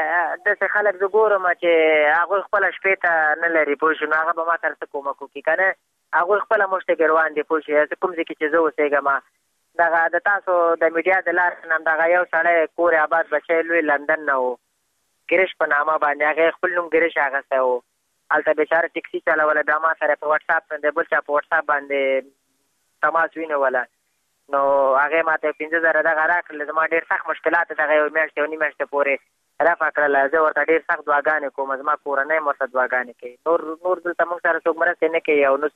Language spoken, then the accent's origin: Pashto; Afghanistan; موږ هم د افغانستان بچیان یو د افغانستان معلولین یو